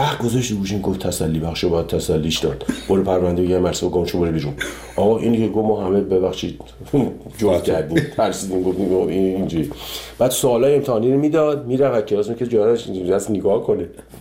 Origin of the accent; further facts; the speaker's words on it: Iran; moved away; 30 سال 30 خورده سال که از ایران من اومدم بیرون